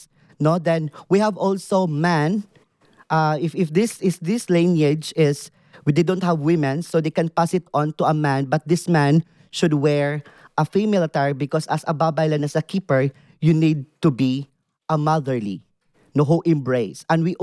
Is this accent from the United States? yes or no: no; Philippines; because I am from the Manubu tribe in the Philippines. We have a lot of indigenous people.